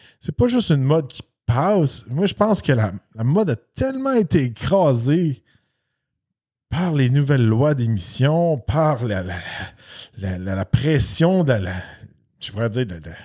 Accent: Napierville, Quebec, Canada; Moi, j'ai grandi en Napierville.

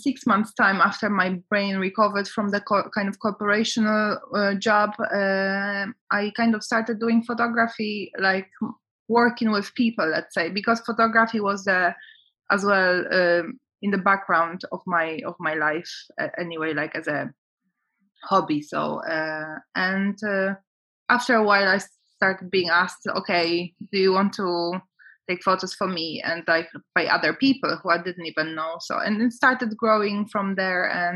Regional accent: south, Poland; So I'm from the south of Poland where all the coal mines are.

